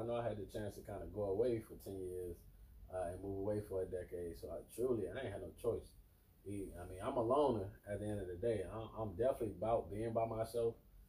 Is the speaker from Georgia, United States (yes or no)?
no; Alabama, United States; But definitely she took me in because, I mean, I was from Alabama.